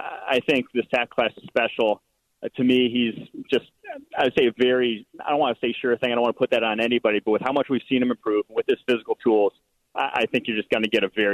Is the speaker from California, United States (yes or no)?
no; Milwaukee, Wisconsin, United States; I've been listening to Score since I was a kid growing up in Milwaukee